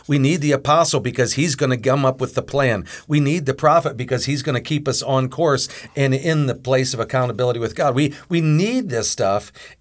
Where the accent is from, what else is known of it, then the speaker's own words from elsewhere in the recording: Middlebury, Indiana, United States; he's actually from Middlebury, Indiana, originally, my hometown.